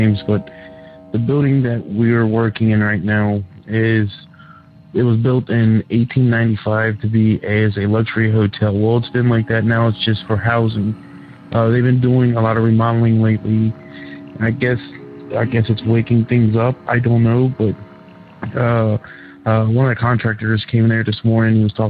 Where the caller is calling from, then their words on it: Cincinnati, Ohio, United States; I'm calling from Cincinnati, Ohio.